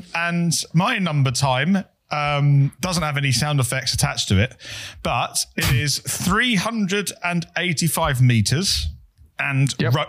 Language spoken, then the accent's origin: English; Maidstone, South East England, United Kingdom; I was born in Maidstone, pretty safe, a nice place to grow up.